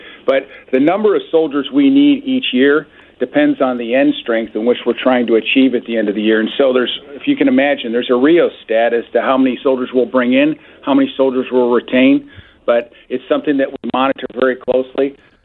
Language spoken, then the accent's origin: English; Dearborn, Michigan, United States; I grew up in Dearborn. I've got the values of the state of Michigan that run through my veins even to this day.